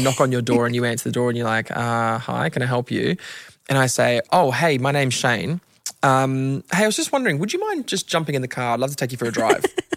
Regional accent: Queensland, Australia; So I grew up in Queensland, and in Queensland, we lose demerit points when you get fined.

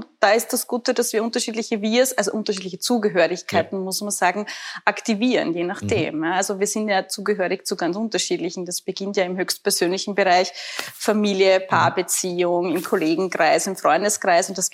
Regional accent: Burgenland, Austria; Ich selber bin ja Burgenländerin

